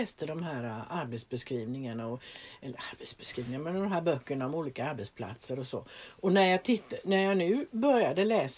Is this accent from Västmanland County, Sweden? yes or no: no; Gothenburg, Västra Götaland County, Sweden; Eftersom jag är från Göteborg så kan det ju påverka.